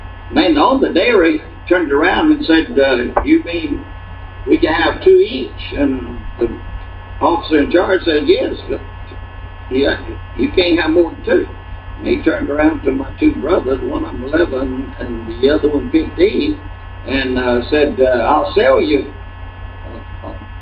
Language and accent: English; Georgia, United States; But I grew up in South Georgia.